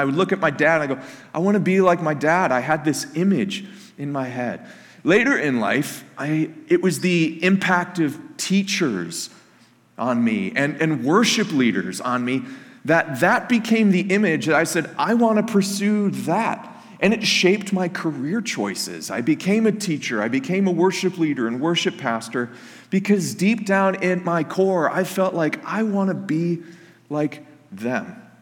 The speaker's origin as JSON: {"language": "English", "town": "Detroit", "region": "Michigan", "country": "United States", "tie": "born there", "lives_now": "Minnesota, United States", "said": "I was born in Metro Detroit, and then I moved to Minnesota when Carrie and I got married."}